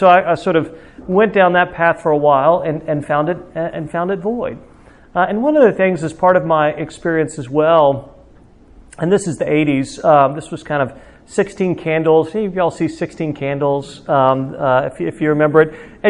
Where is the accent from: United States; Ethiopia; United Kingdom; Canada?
United States; Orlando, Florida; born there; also born or lived in Rome, Georgia / Atlanta, Georgia / Memphis, Tennessee / Greensboro, North Carolina; I was born in Orlando, Florida, and then from there we went very briefly to Rome, Georgia, from Rome, Georgia to Atlanta, Georgia